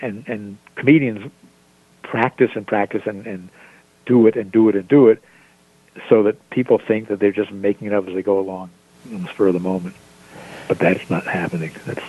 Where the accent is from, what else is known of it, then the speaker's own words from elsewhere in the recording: United States; All of you are Canadians, and I'm American.